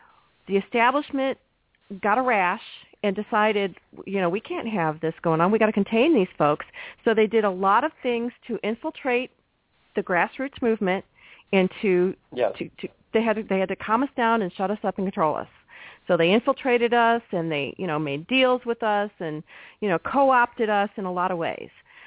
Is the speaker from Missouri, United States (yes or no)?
yes; St. Louis, Missouri, United States; you know, I'm from St. Louis.